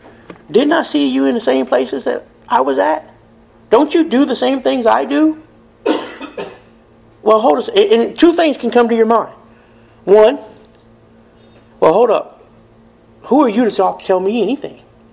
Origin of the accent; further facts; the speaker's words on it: United States; Well, I'm an American. I do that.